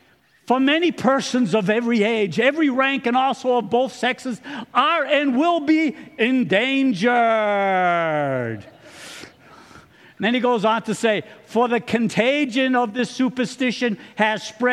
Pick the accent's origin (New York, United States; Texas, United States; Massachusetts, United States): Massachusetts, United States; So, you know, I'm from Massachusetts. We got kind of a gangster talk out there, if you haven't picked that up already.